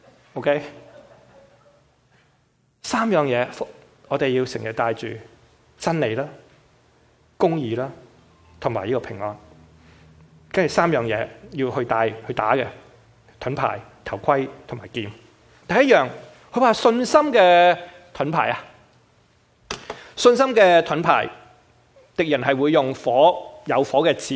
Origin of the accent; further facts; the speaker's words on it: Guangdong, China; accent: Cantonese; 我们广东话那句啰啰乱。